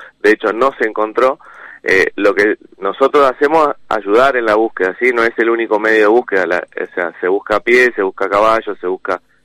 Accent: Chascomús, Buenos Aires Province, Argentina; Yo soy piloto de parapente proveniente de Chascomús

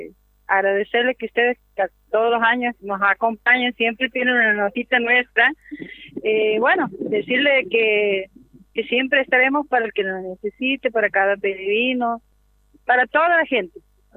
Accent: Santiago del Estero, Argentina; venimos de Santiago del Estero apoyando a Karina

